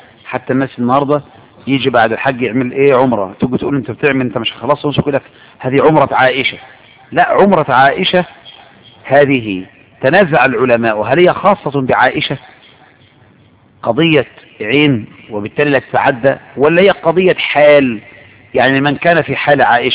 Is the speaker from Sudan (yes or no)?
no; Egypt